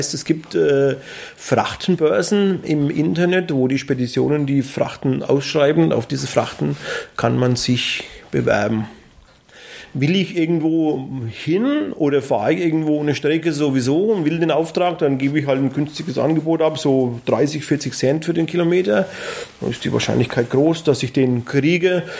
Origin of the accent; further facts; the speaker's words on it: Bavaria, Germany; ich komme aus der Nähe von Bad Kissingen